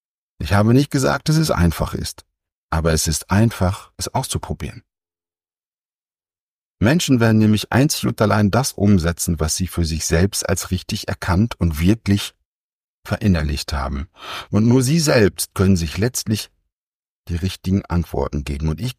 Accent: Lower Saxony, Germany; moved away as an adult; now in Munich, Germany; als ich mit meiner jungen Familie nach München gegangen bin. 30 Jahre bin ich hier aufgewachsen in der Region Branschow-Osnabrück und dann hat es mich aber weggezogen.

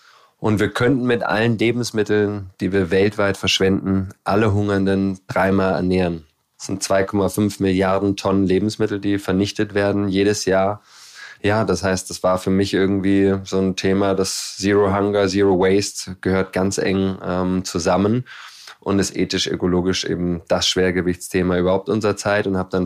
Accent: Berlin, Germany; Ich bin ja Berliner, seit 40 Jahren hier am Start

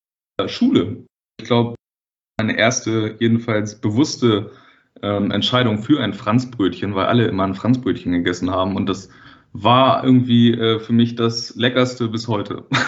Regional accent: Hamburg, Germany; born there; Ich bin in Hamburg geboren, ich bin halb Schweizer, ja, okay. Aber ich bin in Hamburg geboren trotzdem.

